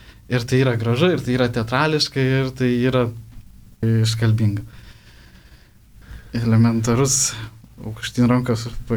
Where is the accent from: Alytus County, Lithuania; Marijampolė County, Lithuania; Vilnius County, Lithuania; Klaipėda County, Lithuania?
Vilnius County, Lithuania; Vilnius; mes vilniečiai, kurie žinot bažnyčias